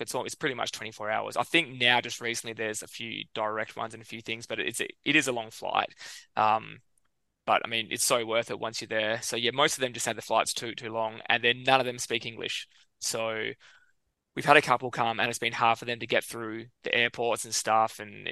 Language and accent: English; Australia; born there; Generally, someone will ask someone like myself whether you've even got parents born in Italy, and you just say Italian even though you're born here.